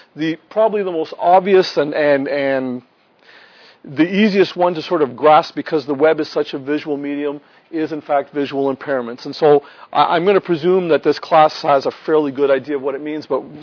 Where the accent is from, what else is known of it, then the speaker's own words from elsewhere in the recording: Canada; and yes, I'm Canadian, and we won the hockey game, yay.